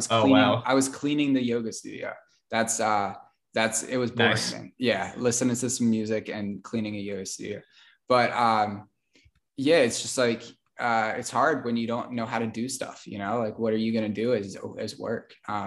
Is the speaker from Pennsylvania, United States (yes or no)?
yes; Pennsylvania, United States; I'm from Pennsylvania.